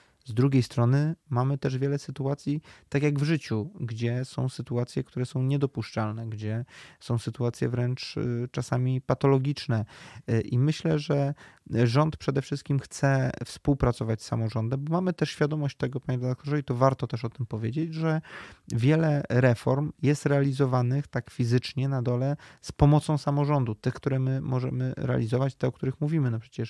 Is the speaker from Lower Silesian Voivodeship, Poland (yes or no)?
no; Koszalin, West Pomeranian Voivodeship, Poland; U mnie, w tym regionie, z którego ja pochodzę, skąd jestem posłem, dokładnie w Koszalinie